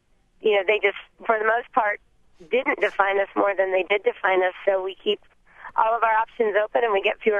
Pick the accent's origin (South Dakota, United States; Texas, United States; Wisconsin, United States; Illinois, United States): South Dakota, United States; We're both from Western South Dakota, and we've been 15 years in conservative northeastern Nevada